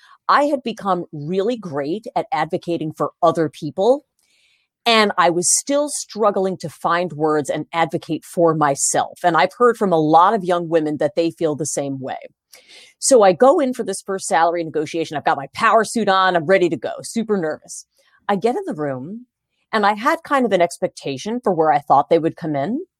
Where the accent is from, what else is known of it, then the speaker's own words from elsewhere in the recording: Huntington, New York, United States; also born or lived in Brooklyn; I was born in Brooklyn, first of all, which I think explains a lot, right? And I grew up in a town called Huntington on Long Island, New York.